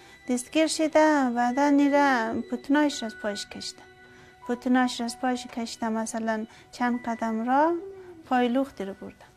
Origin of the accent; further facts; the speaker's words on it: Afghanistan; now in Iran; من که از افغانستان که آمدم اینجا ایران که آمدم